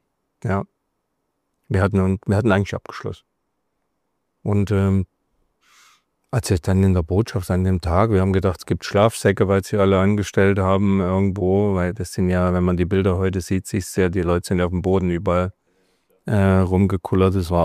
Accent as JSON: {"language": "German", "country": "Germany", "tie": "born or raised there", "moved": "yes", "said": "ich werde hier meine Heimat verlassen. Wir können mich alle hacken hier. Ich haue im Westen ab, egal wie."}